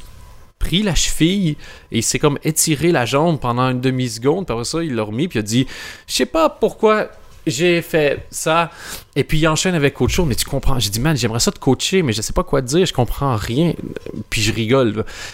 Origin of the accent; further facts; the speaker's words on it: Quebec, Canada; now in Belgium; Je suis québécois, je parlais du fait que j'étais québécois, puis j'étais arrivé en Belgique